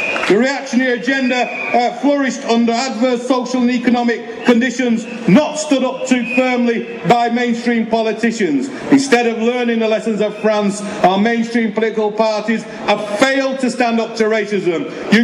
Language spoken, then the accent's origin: English; Oldham, North West England, United Kingdom; I come back to Manchester and I grew up in Oldham, all those cotton industry towns.